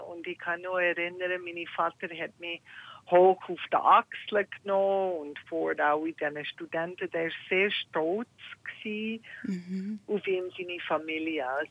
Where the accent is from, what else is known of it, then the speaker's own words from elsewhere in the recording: United States; German is a second language; Also eigentlich bin ich Amerikanerin.